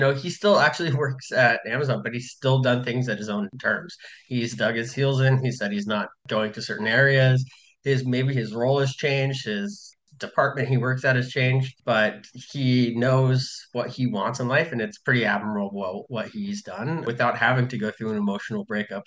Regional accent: Idaho, United States; Funny enough, I'm from Idaho.

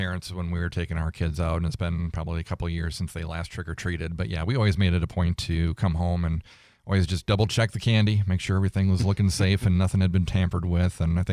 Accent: Wisconsin, United States; Well, and as our listeners know, I'm from Wisconsin, so we've had our share of Halloweens that were snow

